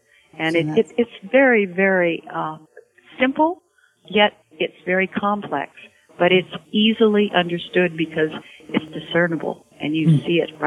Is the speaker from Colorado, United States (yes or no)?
no; Salinas, California, United States; But I was raised in Salinas, so I really should always say